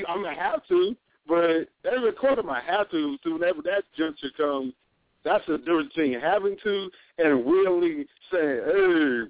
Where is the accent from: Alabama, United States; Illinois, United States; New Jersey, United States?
New Jersey, United States; But I'm from the East Coast, and I did not do that. Let me go ahead and put that out there. I might be from Jersey.